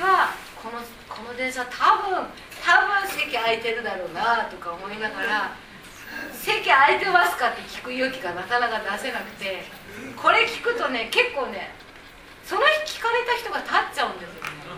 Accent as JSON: {"language": "Japanese", "town": "Ogikubo", "region": "Tokyo", "country": "Japan", "tie": "born or raised there", "said": "自分の地元の荻窪駅"}